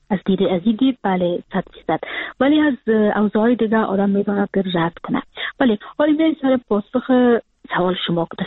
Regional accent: Afghanistan; moved away as an adult; now in Frankfurt, Germany; من 3 بار زخمی شده بودم، اما هیچ زمان حاضر نبودم که وطنم و کشورم ترک کنم.

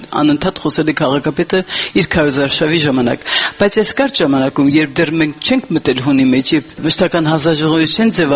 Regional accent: Yerevan, Armenia; բնակիչ ենք, վերջին հաշվով նախևառաջ Երևանցի ենք

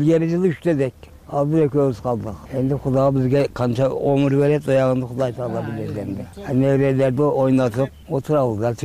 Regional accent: Osh, Osh Region, Kyrgyzstan; Мен Оштон болом.

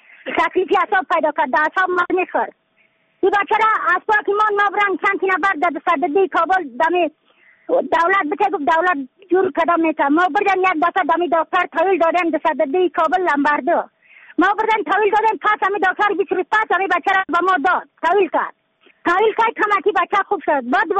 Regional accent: Badakhshan, Afghanistan; از بدخشان هستم، مرکز بدخشان

